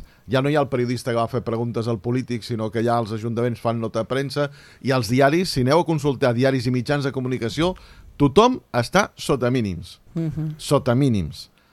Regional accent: Catalonia, Spain; Sabeu que jo sóc català a tope, però no sóc independentista?

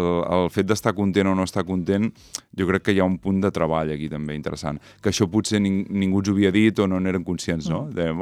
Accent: Figueres, Catalonia, Spain; jo soc de Figueres des de petit. A més, estrenar la meva ciutat natal també em fa il·lusió

